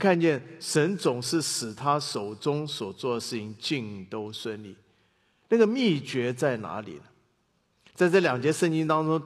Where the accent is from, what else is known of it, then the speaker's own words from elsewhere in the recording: China; 你知道我们中国人一向是非常看重祝福的